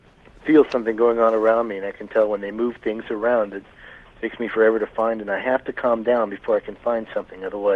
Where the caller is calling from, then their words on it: Las Vegas, Nevada, United States; I'm calling from the Las Vegas area.